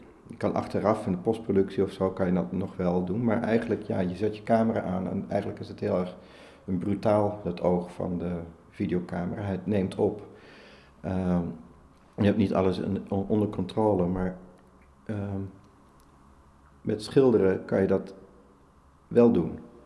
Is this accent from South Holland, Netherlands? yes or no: no; Limbricht, Limburg, Netherlands; terug naar Limbricht, het dorpje waar ik ben opgegroeid.